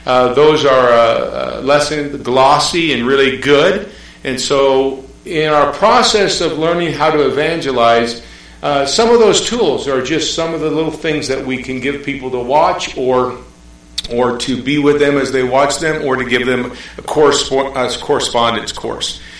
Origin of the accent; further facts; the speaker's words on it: Canada; I'm Canadian, native Canadian.